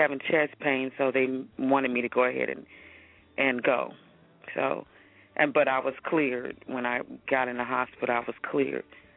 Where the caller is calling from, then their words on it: Arlington, Texas, United States; I'm calling from Arlington, Texas.